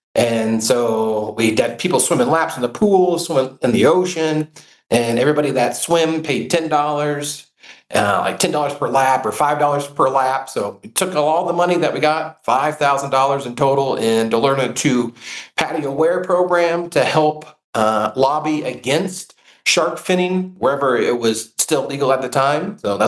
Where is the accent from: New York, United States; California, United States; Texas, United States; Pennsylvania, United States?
Texas, United States; now in Florida, United States; I'm from Texas, so I grew up from Texas, but now I live here in Florida.